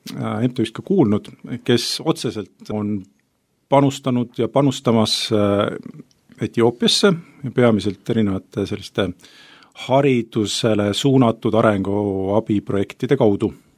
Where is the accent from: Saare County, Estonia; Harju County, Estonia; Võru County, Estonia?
Harju County, Estonia; Tallinn; olen 39-aastane, olen ka abikaasa, kaks last, mina elan Tallinnas, olen pärit Tallinnast